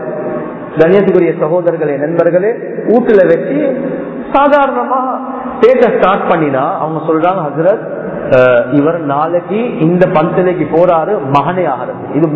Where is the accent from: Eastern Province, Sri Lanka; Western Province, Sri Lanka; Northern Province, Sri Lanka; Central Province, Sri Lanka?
Western Province, Sri Lanka; Colombo; நான் கொழும்புல சேர்ந்தவர்